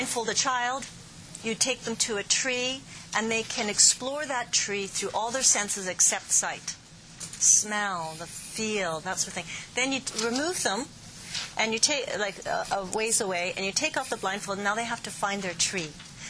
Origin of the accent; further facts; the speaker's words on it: Surrey, British Columbia, Canada; I come from Surrey, so, you know, my kids spend very little time outside now that they're older.